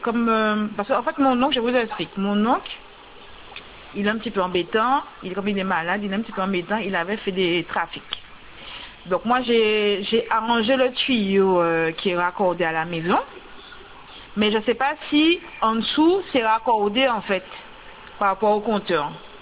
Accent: Saint-Claude, Guadeloupe; parce que moi je ne suis pas sur place, je suis de Saint-Claude et la maison est au Moule.

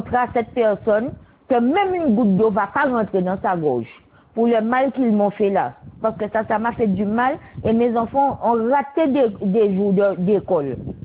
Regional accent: Goyave, Guadeloupe; moi, je suis de Goyave. Et je suis la sœur du jeune schizophrène qu'ils avaient tué à Goyave.

